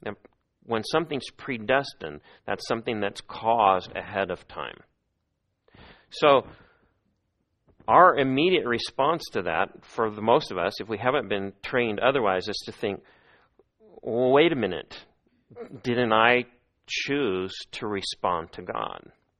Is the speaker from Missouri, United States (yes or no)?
yes; Missouri, United States; I've been a baseball fan most of my life, and I grew up in Missouri, which means I was a Cardinals fan